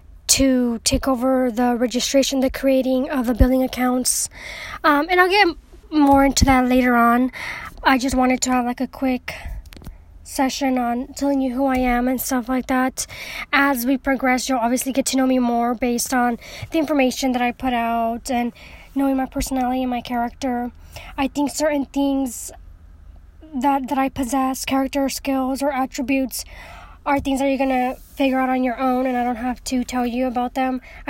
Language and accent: English; California, United States; I'm Mexican American. I live in California. I'm born to a Mexican-American mother. She was born in L.A. My dad is Mexican from Reynosa, Tamaulipas. I've lived in California my whole life